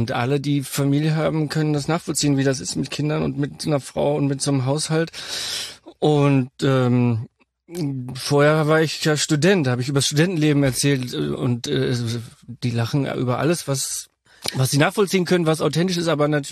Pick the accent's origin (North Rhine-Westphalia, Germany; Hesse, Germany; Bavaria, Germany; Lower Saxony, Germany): North Rhine-Westphalia, Germany; Und ich bin ja Westfale, ich bin nie so richtig reingekommen in Karneval.